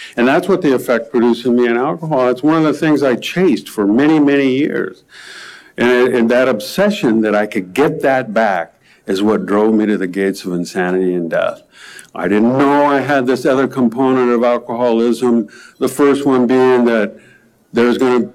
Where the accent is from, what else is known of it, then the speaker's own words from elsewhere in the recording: Palo Alto, California, United States; So a little background, as a kid growing up in the Palo Alto area, very nervous kid, right?